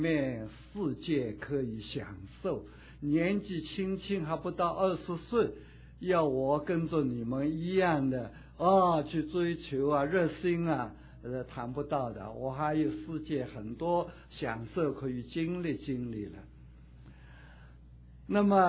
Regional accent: Shanghai, China; born there; 我是生在中国的上海，原籍是浙江定海，家庭是拜佛的

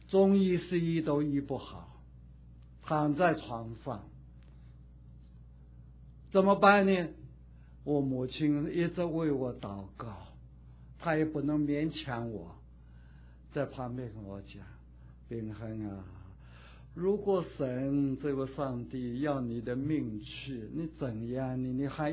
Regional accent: Shanghai, China; born there; 我是生在中国的上海，原籍是浙江定海，家庭是拜佛的

